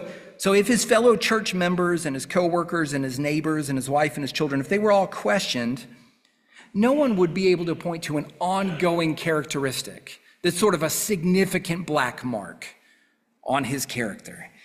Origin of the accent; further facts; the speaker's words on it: South Carolina, United States; now in North Carolina, United States; I thought, well, I grew up in South Carolina. How different could sport things be in North Carolina?